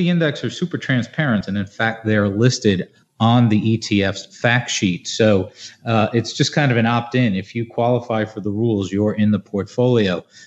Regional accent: New Jersey, United States; happens to be headquartered in my home state of New Jersey

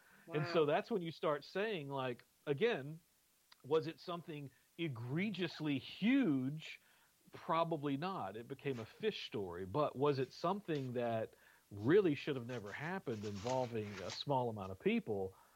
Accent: the South, United States; especially in my case, I'm born and raised in the South.

